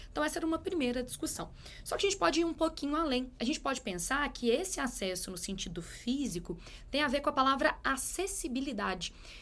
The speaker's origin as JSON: {"language": "Portuguese", "town": "Belo Horizonte", "region": "Minas Gerais", "country": "Brazil", "said": "Aqui em Belo Horizonte, por exemplo, eu sou belo-horizontina"}